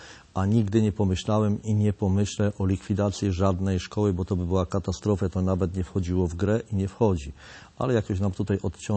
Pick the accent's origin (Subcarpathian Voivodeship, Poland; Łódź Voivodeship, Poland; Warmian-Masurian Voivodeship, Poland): Subcarpathian Voivodeship, Poland; Jaszczany; W Jaszanach, w mojej miejscowości